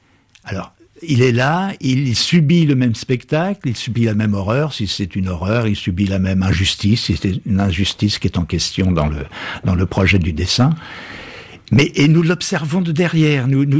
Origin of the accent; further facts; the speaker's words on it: Le Havre, Normandy, France; born there; Moi je suis né au bord de la mer, je suis né au Havre, etc.